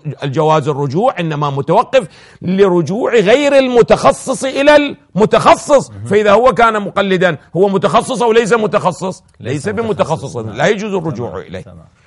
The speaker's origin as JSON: {"language": "Arabic", "country": "Iraq", "said": "أنا ابن العراق وأنت ابن العراق"}